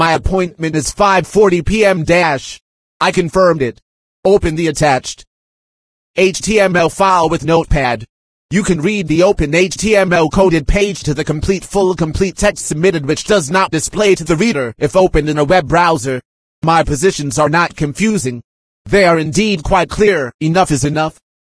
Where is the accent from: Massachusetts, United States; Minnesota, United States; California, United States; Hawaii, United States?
California, United States; San Bernardino; I purchased this phone in August in my hometown of San Bernardino, California.